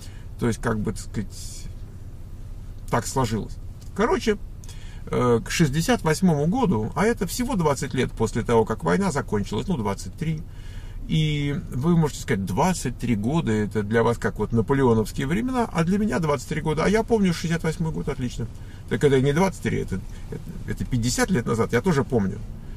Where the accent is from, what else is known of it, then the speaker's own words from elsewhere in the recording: Moscow, Russia; first language ru; я не вырос в Польше, я вырос в Москве. И, собственно, а что? Ну и вот у меня родной язык русский, я вырос в русской культуре